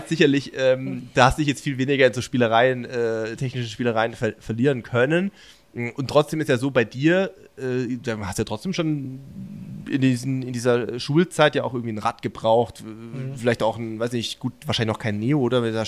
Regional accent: Baden-Württemberg, Germany; Da hatte ich auch beim aus der Gegend, wo ich herkomme

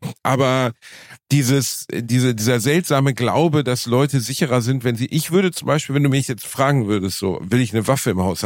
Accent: Gelsenkirchen, North Rhine-Westphalia, Germany; ja, ich bin in Gelsenkirchen aufgewachsen.

